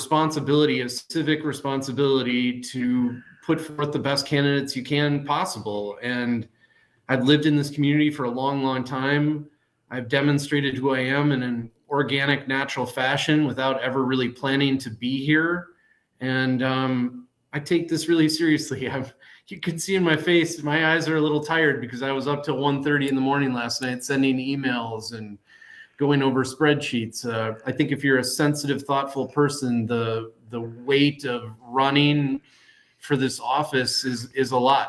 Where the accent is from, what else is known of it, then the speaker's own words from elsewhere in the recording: Eau Claire, Wisconsin, United States; It's not just that I grew up in Eau Claire or that my wife grew up in Eau Claire.